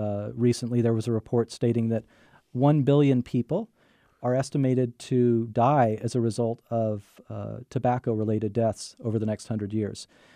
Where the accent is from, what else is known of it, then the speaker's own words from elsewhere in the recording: Washington, District of Columbia, United States; Well, when I was younger, I grew up in Washington, D.C.